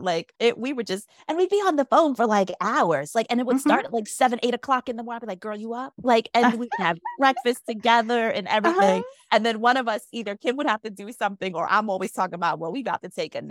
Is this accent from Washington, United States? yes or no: no; Queens, New York, United States; also born or lived in Long Island; Now I'll say, between growing up in Queens and growing up in Long Island, diversity looked different.